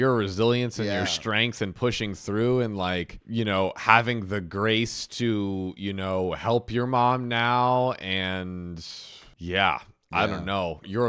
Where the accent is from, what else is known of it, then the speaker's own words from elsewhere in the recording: Florida, United States; I'm from Florida, so that's why I asked.